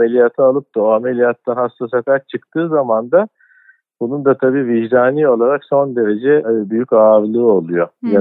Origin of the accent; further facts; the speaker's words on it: Istanbul, Turkey; Ben aslında Süleymaniye doğum evinde doğdum. Yani bu şehrin en eski hastanesidir Süleymaniye doğum evi. Süleymaniye Camii ile birlikte yapılmıştır. Yani 1500'lerin ikinci yarısından beri. Gerçi şu anda hastane olarak çalışmıyor ama son 5-6 yıldır. Yani dolayısıyla kendimi gerçek bir İstanbullu olarak görüyorum.